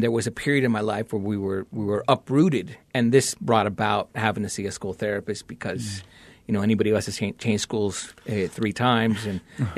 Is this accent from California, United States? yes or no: yes; California, United States; I'm growing up in Northern California.